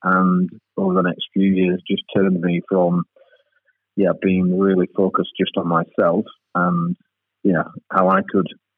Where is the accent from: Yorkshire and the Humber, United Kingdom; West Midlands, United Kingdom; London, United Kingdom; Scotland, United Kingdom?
Yorkshire and the Humber, United Kingdom; Bradford; start helping a few people in my hometown of Bradford.